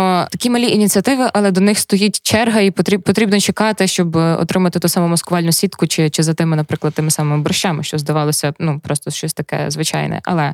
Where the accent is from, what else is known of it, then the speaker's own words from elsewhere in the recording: Chervonohrad, Lviv Oblast, Ukraine; і я з Червонограда.